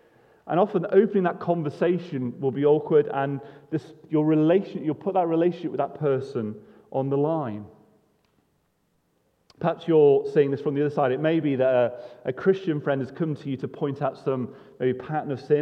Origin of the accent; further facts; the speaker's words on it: United Kingdom; Jesus' teaching cuts across some of the cultural values we hold as British people, because if we're British, we often think that our private lives are private, don't we?